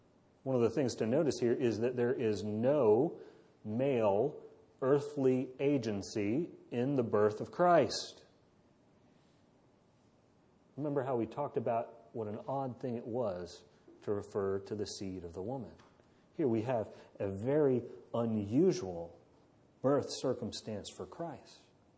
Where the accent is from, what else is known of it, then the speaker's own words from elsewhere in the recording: Morehead City, North Carolina, United States; born there; I was born in Moorhead City, North Carolina